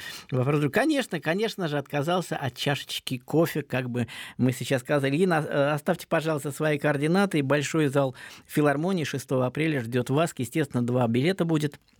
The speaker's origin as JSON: {"language": "Russian", "region": "Saint Petersburg", "country": "Russia", "said": "Мы петербуржцы, мы россияне, русские люди, и не только русские, естественно."}